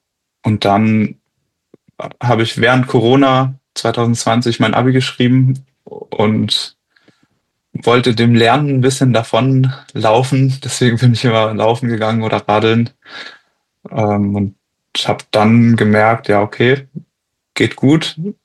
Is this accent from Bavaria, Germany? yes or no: yes; Bavaria, Germany; Ich komme aus dem Allgäu